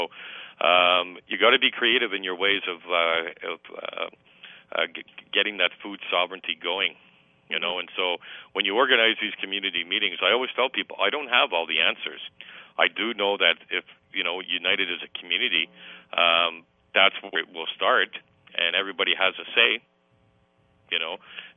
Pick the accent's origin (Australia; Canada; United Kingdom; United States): Canada; Montreal, Quebec; I'm born and raised in Montreal and grew up in the concrete jungle